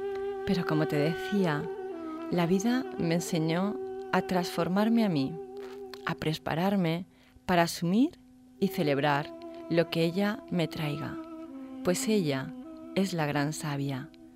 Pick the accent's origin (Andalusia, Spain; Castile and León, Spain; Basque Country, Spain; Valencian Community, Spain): Valencian Community, Spain; Alicante; Hace años hacía rituales para la noche de San Juan, como buena alicantina que soy